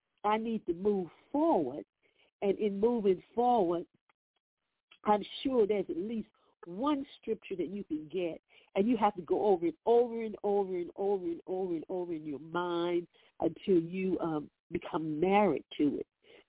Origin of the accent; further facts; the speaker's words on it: Chester, South Carolina, United States; Okay, I'm from Chester, South Carolina.